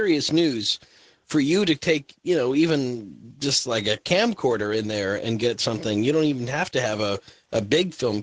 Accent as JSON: {"language": "English", "region": "Illinois", "country": "United States", "tie": "born or raised there", "said": "when I was raised in Illinois, I was taught to believe that these were all Native American mounds"}